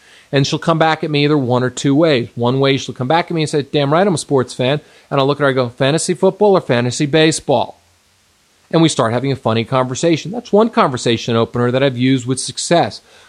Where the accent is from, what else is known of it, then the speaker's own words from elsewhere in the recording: East Coast, United States; now in Santa Monica, United States; I'm from the East Coast. I live in Los Angeles. I live in Santa Monica.